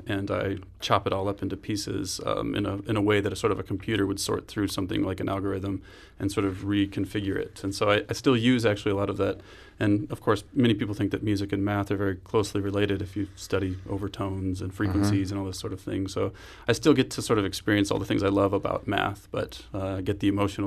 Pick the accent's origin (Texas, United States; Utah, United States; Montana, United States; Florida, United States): Montana, United States; The closest city is Missoula, Montana, which is about an hour driving south from where I grew up on Flathead Lake.